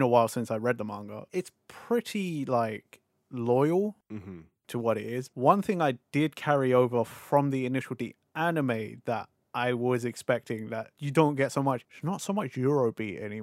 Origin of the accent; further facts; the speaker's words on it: United Kingdom; it's very strange as a Brit to hear another British accent in your anime